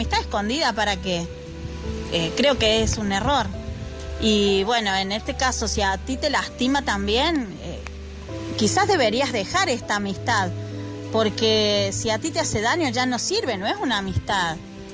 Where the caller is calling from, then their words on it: Argentina; desde Argentina